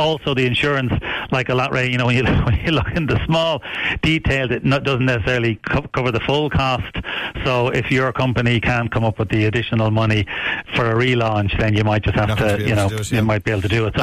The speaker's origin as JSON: {"language": "English", "town": "Clondalkin", "region": "Leinster", "country": "Ireland", "lives_now": "Cork, Ireland", "said": "So I'm a Dublin man originally"}